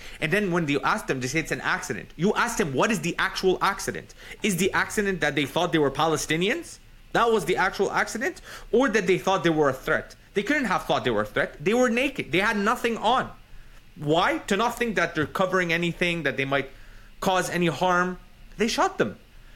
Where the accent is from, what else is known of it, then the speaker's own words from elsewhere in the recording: Canada; Because I'm a Canadian.